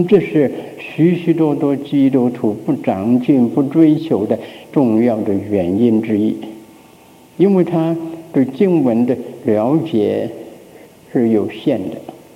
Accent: North China, China; 在中国，我在北方长大，冬天呢是围着火炉的

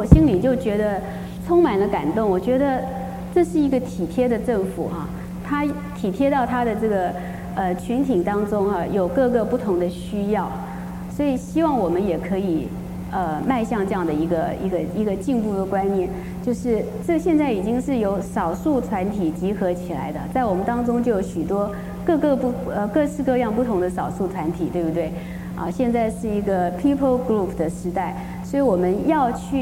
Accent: Taiwan; 尤其是我是从台湾来的，我特别感受得到

